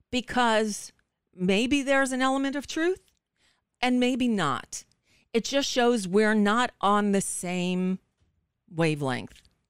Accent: Bayside, New York, United States; when I was a kid, I lived in New York, right? I lived through sixth grade in Bayside, Queens, went to PS 169.

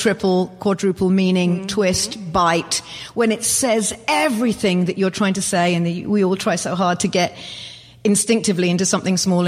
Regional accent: London, United Kingdom; growing up in London as I did, and my family coming from Wales and everything, and then being brought up in a very classical household.

